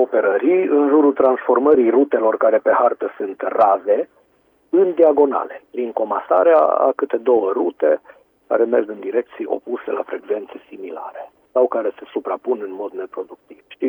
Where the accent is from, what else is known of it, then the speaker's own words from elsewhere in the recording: Cluj-Napoca, Cluj County, Romania; am încercat să propunem ce și cum am știut noi mai bine pentru orașul natal.